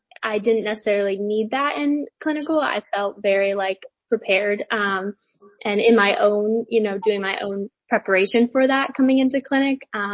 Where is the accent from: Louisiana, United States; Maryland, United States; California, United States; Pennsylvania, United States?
Pennsylvania, United States; now in Arizona, United States; I'm from Pennsylvania.